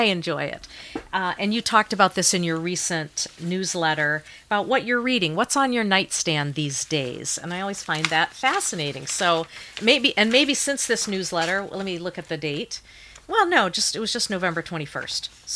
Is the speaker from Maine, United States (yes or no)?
yes; Maine, United States; I'm a Mainer. I don't know if you remember, I'm a Mainer.